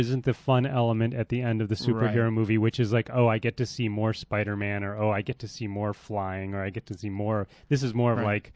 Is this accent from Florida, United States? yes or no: no; Cleveland, Ohio, United States; now in Los Angeles, United States; Because I grew up in Cleveland, Ohio, and we had 20 to 30 degree below wind chill factor